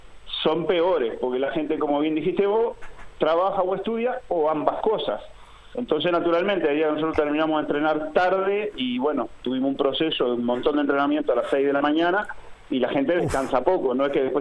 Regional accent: Uruguay; tenemos todos como uruguayos.

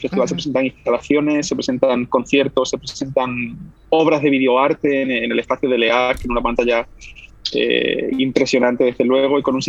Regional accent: Spain; moved away as an adult; now in Switzerland; Yo es cierto que soy español, pero ya hace muchos años ya que salí de España, hace casi 10 años que vivo en Suiza, ¿no?

